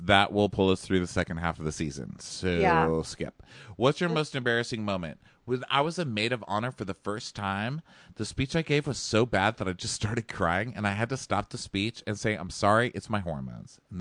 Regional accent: Naples, Florida, United States; I'm from Naples, Florida.

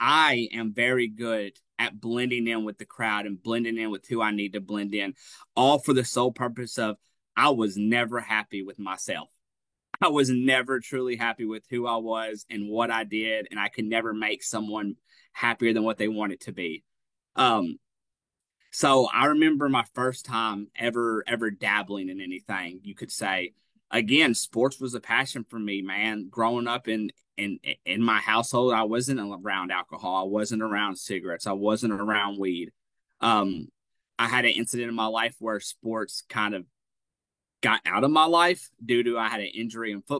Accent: Hopkinsville, Kentucky, United States; I'm 30 years old. I'm from Hopkinsville, Kentucky, and I am a meth addict.

